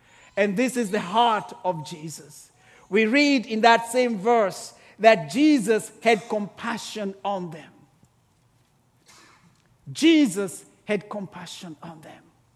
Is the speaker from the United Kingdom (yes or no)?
no; Kenya; a lady who used to be a teacher back in my home country of Kenya